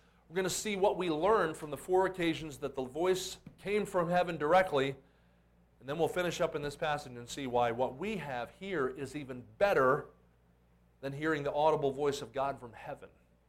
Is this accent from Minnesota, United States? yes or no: no; New Jersey, United States; I grew up in New Jersey, and I grew up as a Penn State football fan. Now, New Jersey, you know, that's not Pennsylvania. But we live right across from Pennsylvania